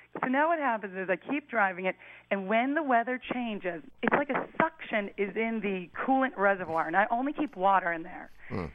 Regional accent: Richmond, California, United States; I'm from Richmond, California, and I'm talking to you guys just in the nick of time.

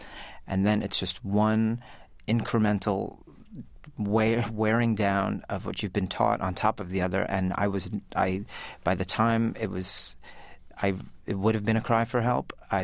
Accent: New York, United States; in my home state of New York, at the age of 24, it is too late to report

